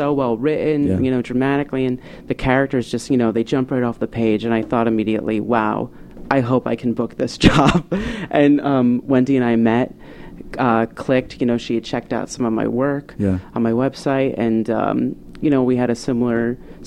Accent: New Jersey, United States; I'm from New Jersey, so I'm East Coast, you know.

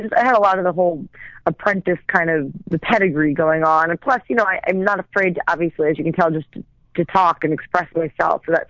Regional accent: New York, United States; also born or lived in Arizona; now in Los Angeles, United States; I have been in Los Angeles for about 3 years. I moved here from Arizona, and I'm from New York.

